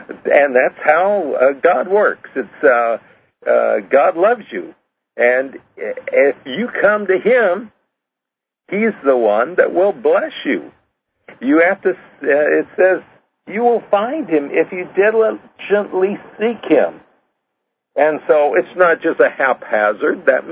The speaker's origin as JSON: {"language": "English", "region": "Washington", "country": "United States", "said": "And they always think I'm from Washington, D.C. So I have to make a point of saying Washington State."}